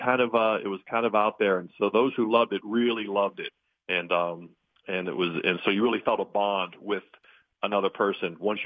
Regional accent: Pennsylvania, United States; my dad was born and raised in Boston, raised us in the Pittsburgh area, Western Pennsylvania and Eastern Ohio. So it was just part of my upbringing.

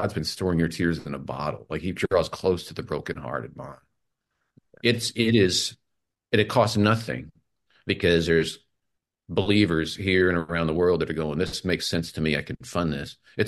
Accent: United States; they accepted because I'm American

